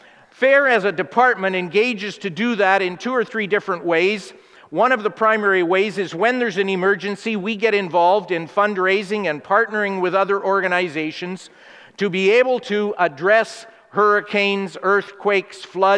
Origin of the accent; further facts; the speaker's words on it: Vancouver, British Columbia, Canada; I was born right here in Vancouver, British Columbia, raised in BC